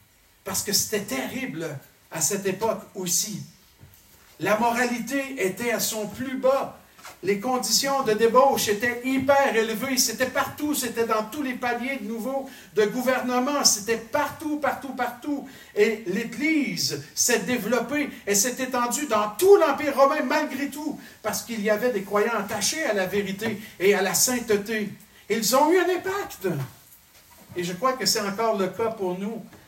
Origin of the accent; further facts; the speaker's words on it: Quebec, Canada; J'ai l'impression que c'est la même chose ici que chez nous au Québec.